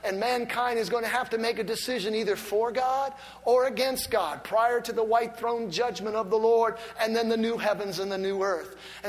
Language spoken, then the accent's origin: English; Lorain, Ohio, United States; I'm from Lorain, Ohio.